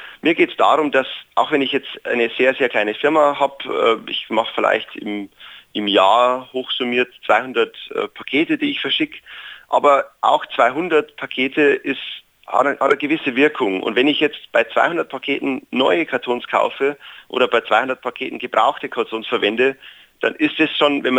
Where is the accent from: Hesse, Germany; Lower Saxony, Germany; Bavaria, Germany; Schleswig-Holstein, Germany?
Bavaria, Germany; also born or lived in Vienna, Austria; now in Freiburg, Germany; Ich bin ursprünglich aus Bayern. Das hört man vielleicht auch ein bisschen vom Dialekt. Ich habe dann in Wien studiert und habe in Wien jemanden kennengelernt, der in Freiburg eine Firma hat, wo ich dann auch gearbeitet habe. Und darauf bin ich nach Freiburg gekommen.